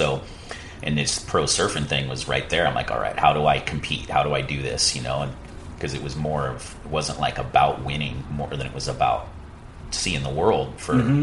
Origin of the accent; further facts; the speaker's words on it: Santa Cruz, California, United States; I came from Santa Cruz where no one was a pro surfer at the time, or at least a competitive surfer.